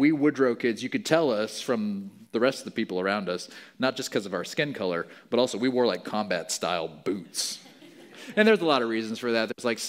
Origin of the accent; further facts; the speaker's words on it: Mozambique; I grew up in Mozambique in Africa. My folks were missionaries there.